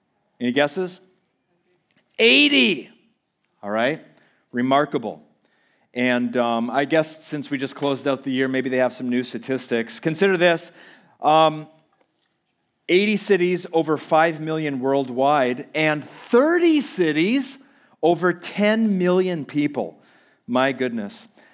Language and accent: English; Minnesota, United States; I'm from Minnesota, and so this week we saw that in Minneapolis.